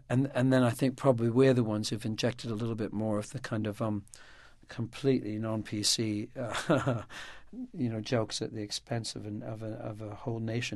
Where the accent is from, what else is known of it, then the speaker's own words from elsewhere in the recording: Wisconsin, United States; I can come onto the stage and within a minute say that I'm from Wisconsin.